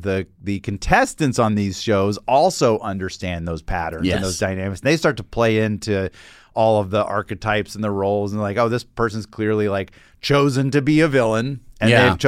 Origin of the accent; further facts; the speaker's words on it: Atlanta, Georgia, United States; so I grew up in Atlanta, but I went to summer camp up in North Carolina in the mountains.